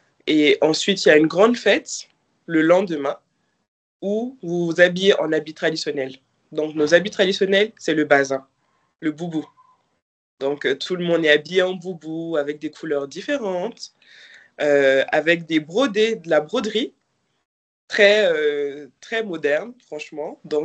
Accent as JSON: {"language": "French", "country": "Mali", "tie": "born or raised there", "said": "j'ai d'abord fait 5 ans en Belgique. Après cela, nous sommes rentrés au Mali. Avant toute chose, j'ai appris d'abord le français avant même ma langue maternelle."}